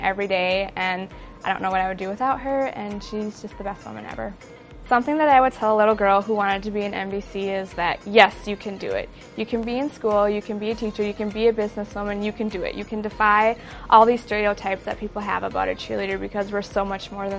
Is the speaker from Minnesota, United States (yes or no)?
yes; Brooklyn Park, Minnesota, United States; I'm from Brooklyn Park, Minnesota, and this is my fourth season with the Vikings.